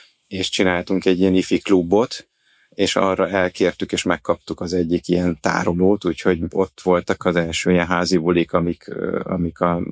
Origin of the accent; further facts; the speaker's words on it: Komló, Baranya, Hungary; Egy panel lakásban nőttem fel, a városnak egy viszonylag csendes, újépítésű házakat felvonultató részében, ami nagyon közel volt az erdőhöz, tehát ez volt a szép benne, hogy végülis egyszerre belváros, és mégis az erdő szélén, ugye a mecsek közepén található komló.